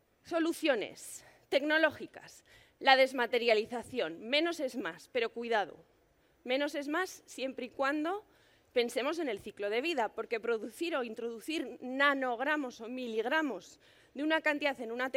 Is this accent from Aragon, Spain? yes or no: yes; Zaragoza, Aragon, Spain; Yo, como digo, vengo de Zaragoza.